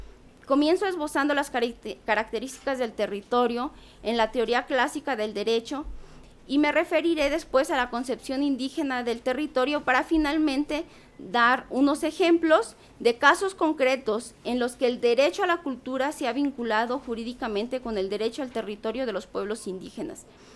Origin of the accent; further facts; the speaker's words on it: Bachajón, Chiapas, Mexico; first language Tzeltal; Spanish is a second language; yo puedo decir Talemonta, quinal, Bachajón, es decir, que vengo del pueblo de Bachajón.